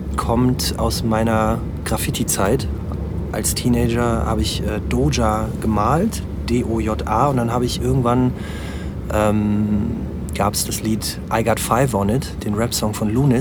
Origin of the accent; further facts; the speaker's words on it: Aachen, North Rhine-Westphalia, Germany; Also ich komme nicht gebürtig aus Aachen, aber bin natürlich hier zur Schule gegangen und auch hier zur Grundschule und so.